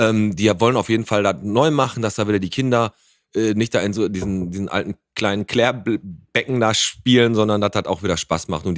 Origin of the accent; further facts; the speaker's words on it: Bottrop, North Rhine-Westphalia, Germany; Wir kommen aus Bottrop.